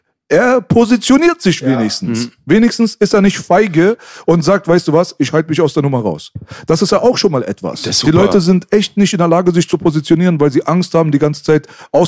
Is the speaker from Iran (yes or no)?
yes; Iran; Ich als Iraner, wenn der Iran angegriffen wird